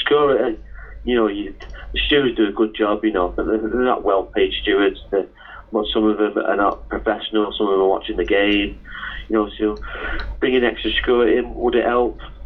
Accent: Worsley, North West England, United Kingdom; We've got the Coronation Street at the Emmerdale lot, because we're all from Worsley, so that's where it started from.

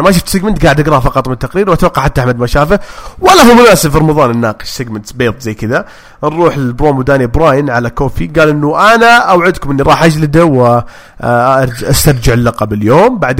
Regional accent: Saudi Arabia; ترى عندنا في السعوديه مواهب يعرفون يصارعون

